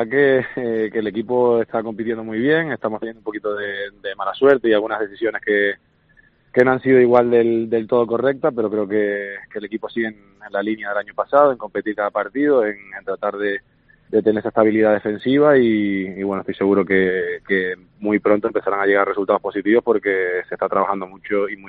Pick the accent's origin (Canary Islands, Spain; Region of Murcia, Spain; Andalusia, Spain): Canary Islands, Spain; como tinerfeño que soy